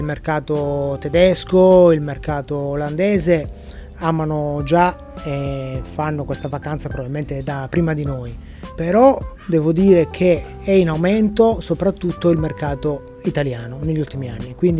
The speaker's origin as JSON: {"language": "Italian", "town": "Arzachena", "region": "Sardinia", "country": "Italy", "tie": "born or raised there", "said": "Nato e cresciuto ad Arzachena, esatto."}